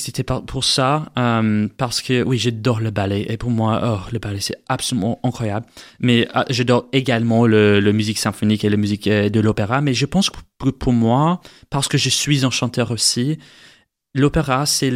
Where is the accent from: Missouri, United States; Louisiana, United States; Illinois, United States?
Missouri, United States; born there; French is a second language; oui, je suis américain, je suis né à Missouri, à les États-Unis.